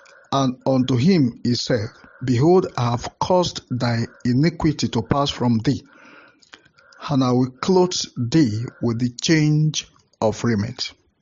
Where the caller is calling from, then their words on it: Lokoja, Kogi, Nigeria; I am your brother, by the grace of God … I'm reaching you from Lokoja, Kogi State, Nigeria.